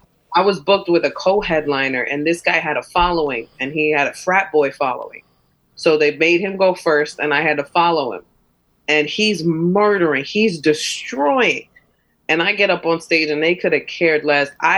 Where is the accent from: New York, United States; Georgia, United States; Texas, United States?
New York, United States; Bronx; I was raised in the South Bronx. I was raised in near the Soundview area of the South Bronx. Like, all the way down by the water.